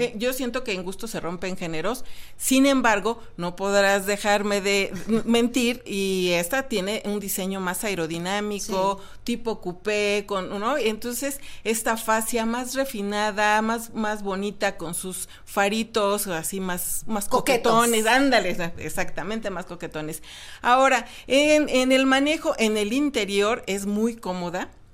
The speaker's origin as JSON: {"language": "Spanish", "country": "Mexico", "said": "4 muy cómodas si son de complexión como somos los mexicanos"}